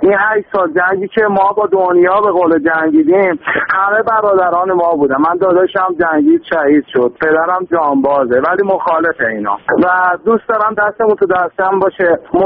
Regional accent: Iran; ما ایرانی هستیم و با غیرتیم

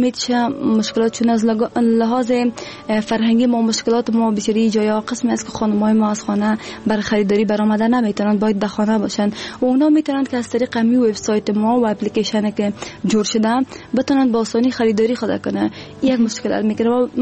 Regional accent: Afghanistan; و دوباره به افغانستان آمدم،

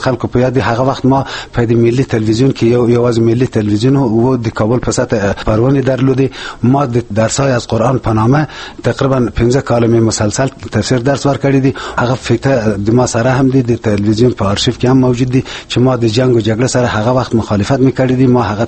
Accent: Ghor, Afghanistan; زه د غور ولایت اوسیدونکی یم. ابتدایي مکتب مې د غور ولایت تر شپږم پورې لوستلې دي.

